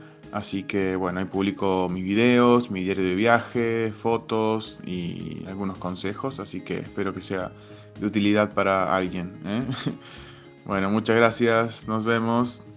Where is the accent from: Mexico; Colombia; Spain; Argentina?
Argentina; Córdoba; soy de Argentina, de Córdoba, tengo 29 años y hace 2 años que estoy viajando por Europa